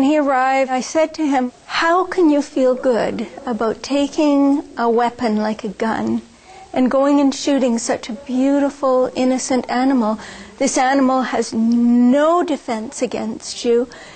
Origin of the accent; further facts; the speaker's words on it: Canada; I'm Canadian.